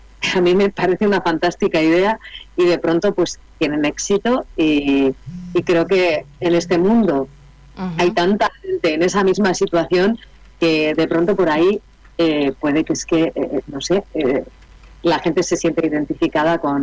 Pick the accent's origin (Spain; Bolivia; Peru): Spain; Basauri, Basque Country; yo empecé en la escuela de teatro de mi pueblo, de Basauri.